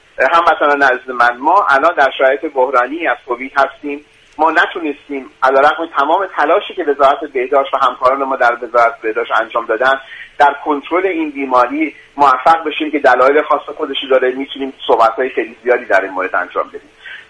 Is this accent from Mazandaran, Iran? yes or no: yes; Sari, Mazandaran, Iran; من اهل شمال هستم، اهل مازندران و ساری ام.